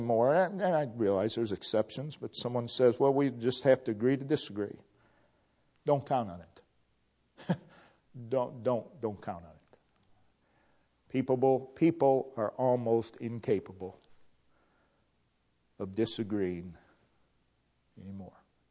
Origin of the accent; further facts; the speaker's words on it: United States; I'm not ashamed that I grew up in America I grew up in.